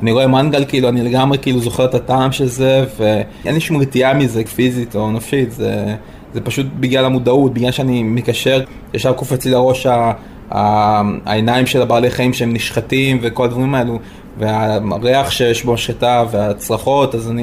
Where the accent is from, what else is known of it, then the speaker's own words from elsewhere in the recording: Russia; אפילו את החלקים הכי מגעילים בתור רוסי, הייתי אוכל את המת הדבום